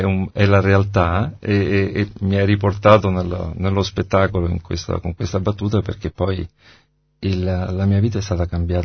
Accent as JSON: {"language": "Italian", "town": "Rome", "region": "Lazio", "country": "Italy", "said": "Io sono romano, ho 50 anni"}